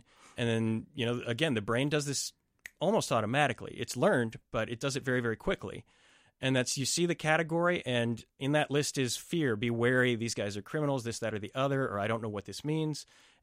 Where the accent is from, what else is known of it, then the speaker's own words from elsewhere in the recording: Dallas, Texas, United States; born there; And I was born in Dallas, Texas, right? Like what's more American than Texas?